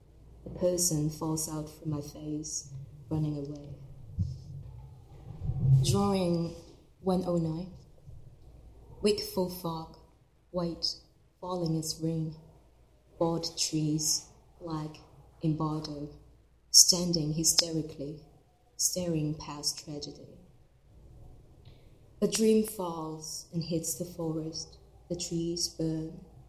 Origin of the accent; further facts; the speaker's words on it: Hong Kong; now in Hawaii, United States; I'm a poet from Hong Kong. I just moved to Hawaii last year